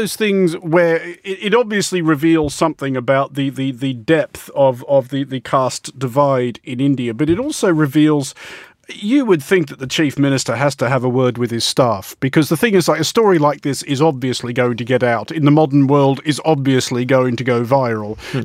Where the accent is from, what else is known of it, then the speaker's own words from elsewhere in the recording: Australia; I come from Australia